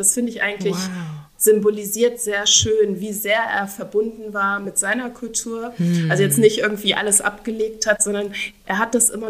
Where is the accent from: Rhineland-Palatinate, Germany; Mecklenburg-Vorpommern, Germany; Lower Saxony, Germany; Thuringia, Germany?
Lower Saxony, Germany; Göttingen; born there; weil ich bin in Göttingen geboren, aber in Göttingen war ich ein Baby, also da kann ich mich überhaupt nicht erinnern.